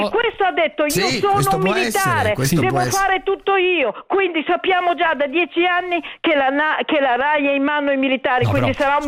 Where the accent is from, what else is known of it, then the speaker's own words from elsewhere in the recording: Emilia-Romagna, Italy; io sono dell'Emilia Romagna